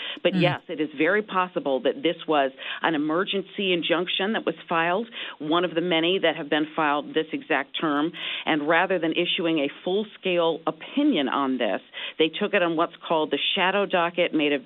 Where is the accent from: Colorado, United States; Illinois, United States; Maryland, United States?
Maryland, United States; In my home state of Maryland